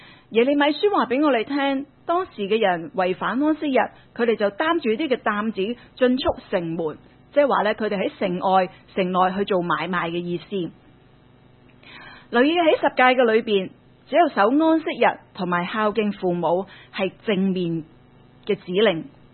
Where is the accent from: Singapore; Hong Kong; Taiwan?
Hong Kong; 今天忙碌是我们香港人生活的写照